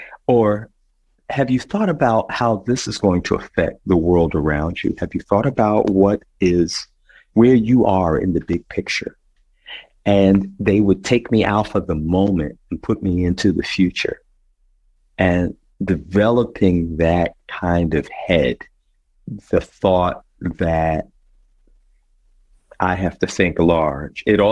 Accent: Harrisburg, Pennsylvania, United States; also born or lived in London; I was born in London, and my early years, there's some moving around between Harrisburg and Baltimore and New York and all these kinds of things. So I finally settled back into Harrisburg and then came back into Philly

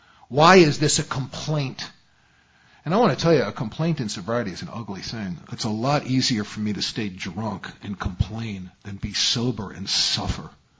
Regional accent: New York, United States; I grew up in New York, when you turn the lights on, the roaches scramble for the door.

